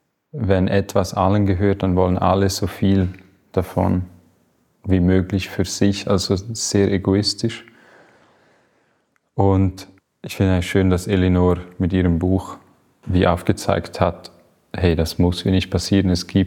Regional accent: Grisons, Switzerland; Und zwar bin ich nach 10 Jahren in einem urbanen Umfeld wie zurückgekommen, da wo ich her bin, eigentlich in Graubünden.

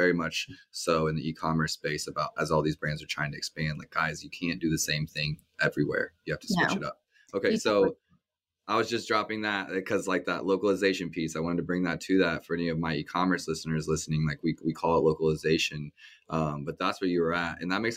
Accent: Kansas City, Missouri, United States; And here in Kansas City, local pride is super strong, and you'll just see a lot of Kansas Cityans wearing Kansas City shirts. And, you know, we're proud about where we are in our hometown, our sports teams.

